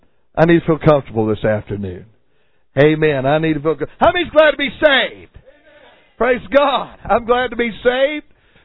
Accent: Kentucky, United States; now in Pittsburgh, United States; I am from Pittsburgh. I'm a transplant from Kentucky, though.

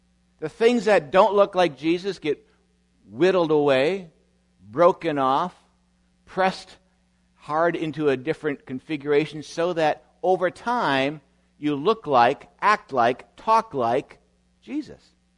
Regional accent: White Bear Lake, Minnesota, United States; When I was quite little, growing up in White Bear Lake

